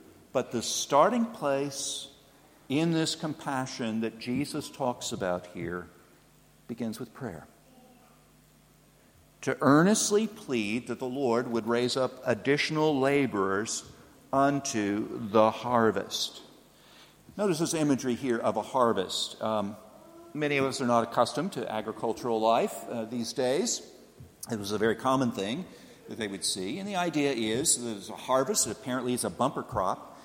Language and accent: English; Paris, Texas, United States; I remember back in my hometown of Paris, Texas, an incident that happened.